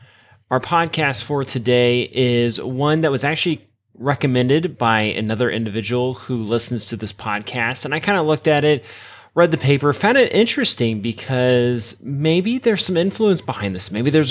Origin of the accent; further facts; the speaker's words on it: Midwest, United States; Now, I should mention, though, I'm from the Midwest, and a lot of the respondents were also from the Midwest.